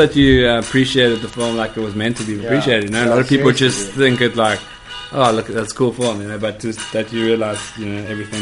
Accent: Cape Town, Western Cape, South Africa; Then we go to Cape Town on the 9th of September for the one premiere I'm really excited for. It's my hometown.

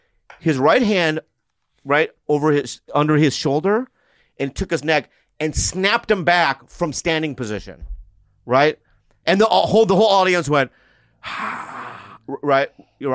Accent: San Diego, California, United States; It was in Stockton. So I'm from San Diego.

